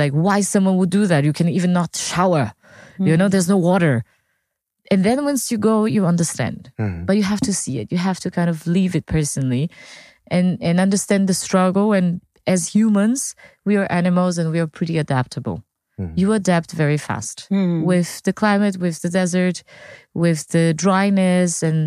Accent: United States; being an American, being a Burning Man, it's very fun to see those people who are legends.

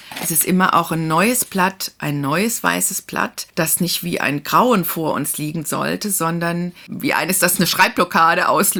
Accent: Kaiserslautern, Rhineland-Palatinate, Germany; In meiner Heimatstadt Kaiserslautern in einem...

